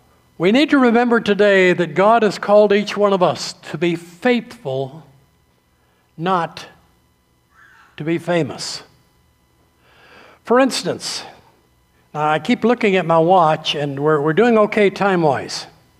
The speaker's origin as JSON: {"language": "English", "region": "Massachusetts", "country": "United States", "tie": "born or raised there", "said": "I grew up in Massachusetts, that's why I say that, yes."}